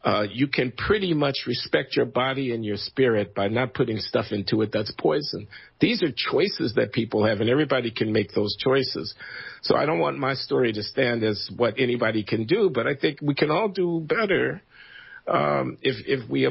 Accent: Chicago, Illinois, United States; You growing up in Chicago in the 1950s and 60s, and you asked me, did I hit racism? Of course I hit racism.

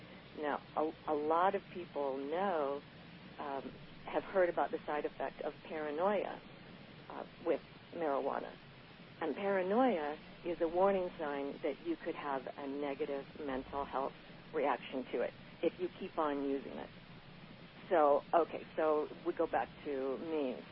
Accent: Washington, United States; So I grew up in Washington State, and marijuana is very common.

